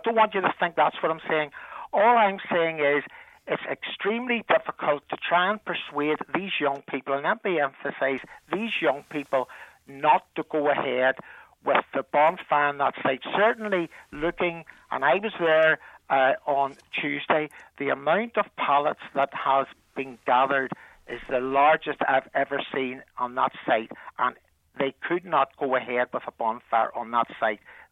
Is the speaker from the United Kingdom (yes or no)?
yes; Belfast, Northern Ireland, United Kingdom; And I was brought up on the Ravenscroft Avenue of East Belfast, and I love that district, and it's a very good place to live.